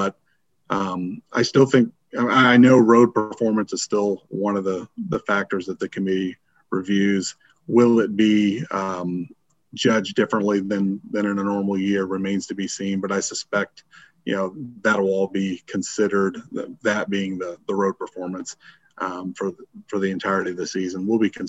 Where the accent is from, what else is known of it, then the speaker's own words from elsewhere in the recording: Germany; moved away; growing up in Germany and just watching that tournament, and watching the national championship in the middle of the night because of the time difference there.